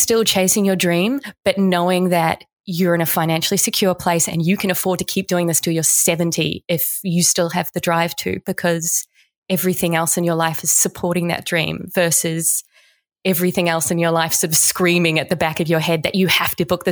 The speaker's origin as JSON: {"language": "English", "country": "New Zealand", "tie": "born or raised there", "said": "And then when I was 11, my hometown, tiny little hometown in New Zealand, had a really strong AmDram society"}